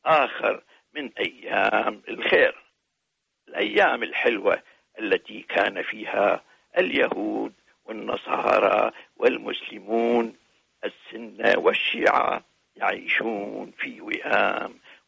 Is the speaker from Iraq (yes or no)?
yes; Iraq; moved away as an adult; now in United Kingdom; أخذنا نحن أبناء العراق المغتربون أكل العنبة إلى لندن وباريس.